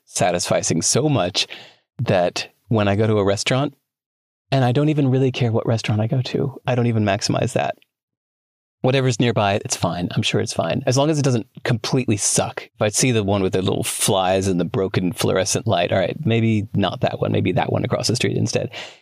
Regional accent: Chicago, Illinois, United States; I grew up in Chicago. I'm looking at dolphins.

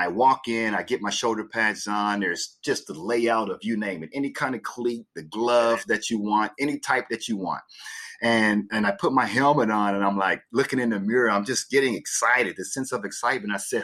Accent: Texas, United States; So funny, in the early 90s, as growing up in Texas, the Houston Rockets were a big favorite team of mine.

